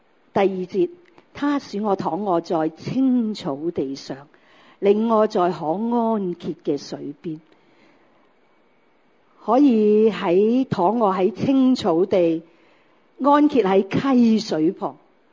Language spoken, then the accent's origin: Cantonese; Hong Kong; 我自己咧生长一个咧好贫穷嘅家庭，我喺七层大厦里面去长大，喺徙置区去长大。